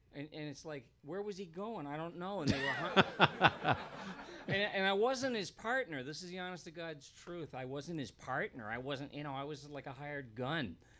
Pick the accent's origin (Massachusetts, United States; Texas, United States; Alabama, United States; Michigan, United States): Michigan, United States; Detroit; heroes were like Sid Caesar and the Three Stooges and Jonathan Winters and Wayne and Schuster, because I grew up in Detroit.